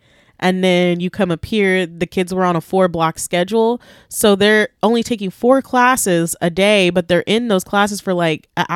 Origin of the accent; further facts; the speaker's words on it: Merced, California, United States; So I grew up in Merced. I'm from Merced. Okay. Originally. Born and raised, 209, baby. And no, it's not the fucking Bay Area.